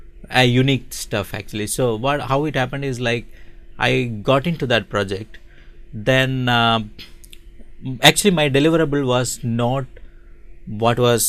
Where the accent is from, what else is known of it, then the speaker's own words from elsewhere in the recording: Hyderabad, Telangana, India; English is a second language; moved away as an adult; now in Redmond, United States; I came from Hyderabad.